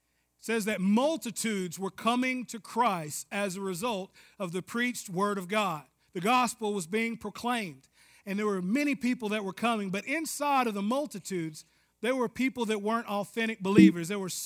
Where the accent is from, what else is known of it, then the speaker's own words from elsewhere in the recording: the South, United States; I was from the South. I liked football.